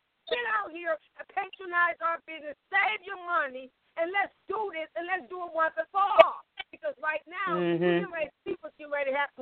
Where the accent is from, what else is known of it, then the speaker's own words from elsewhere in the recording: Detroit, Michigan, United States; born there; My birth certificate says Detroit, Michigan.